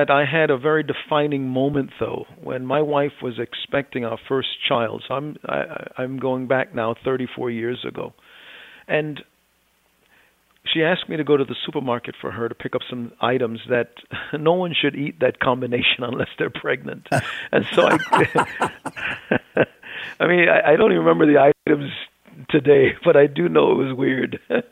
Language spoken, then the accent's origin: English; Jamaica; born there; because I was born in Jamaica and it was colonized by the British